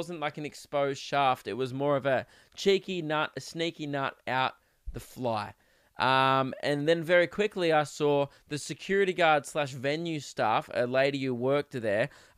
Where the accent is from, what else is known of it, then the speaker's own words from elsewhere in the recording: Melbourne, Victoria, Australia; And I'm from Melbourne.